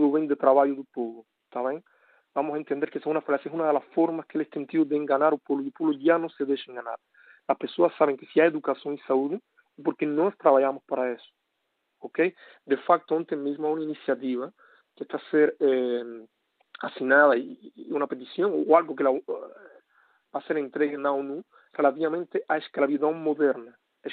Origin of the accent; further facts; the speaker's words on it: Cuba; Eu sou cubano, senhores. Eu sou cubano, eu vivo lá, vivi lá muitos anos, continuo a ter vínculo